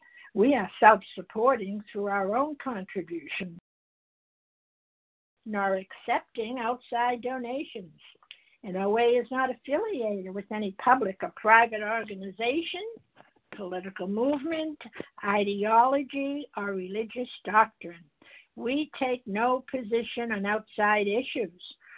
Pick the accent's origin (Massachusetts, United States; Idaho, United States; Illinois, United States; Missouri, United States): Massachusetts, United States; I come from Massachusetts, and I am a recovered compulsive overeater.